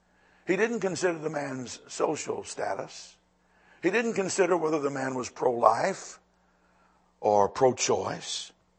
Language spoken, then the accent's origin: English; Lynchburg, Virginia, United States; Look, I'm born and raised in Lynchburg, Virginia.